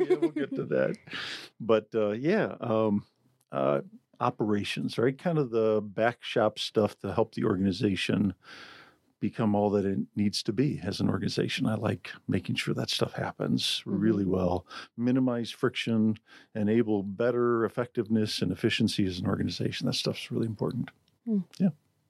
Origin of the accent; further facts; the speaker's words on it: Illinois, United States; now in Philadelphia, United States; We moved from Illinois. I grew up in a small farming town in Illinois. Moved to Philadelphia, where my wife was from.